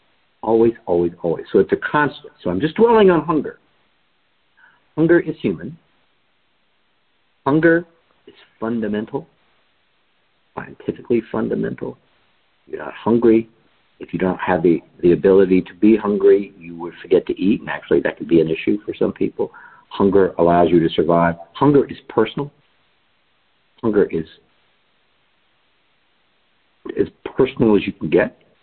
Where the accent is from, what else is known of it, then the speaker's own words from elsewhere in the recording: United States; Yeah, I'm an American. I can literally fill my belly anytime I want to, I think.